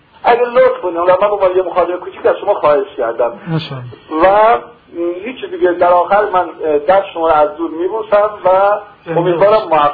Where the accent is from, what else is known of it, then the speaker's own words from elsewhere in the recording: Tabriz, East Azerbaijan, Iran; ما تبریزی هستیم